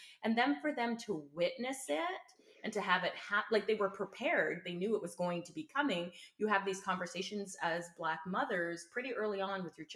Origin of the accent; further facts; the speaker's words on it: Burlington, Ontario, Canada; now in Essex County, Canada; I grew up in Burlington, Ontario, before I moved out here to Essex County.